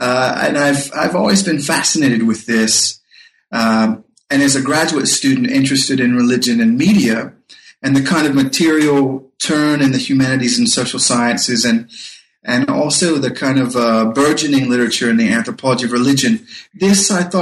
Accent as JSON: {"language": "English", "region": "North Carolina", "country": "United States", "tie": "born or raised there", "said": "When I was a boy growing up in North Carolina"}